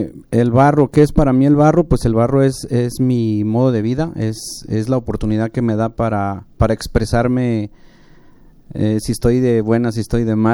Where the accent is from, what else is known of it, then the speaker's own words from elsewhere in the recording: Tonalá, Jalisco, Mexico; nuestras técnicas que nos dan identidad como, no solo como tonaltecas, como jaliscienses y como mexicanos.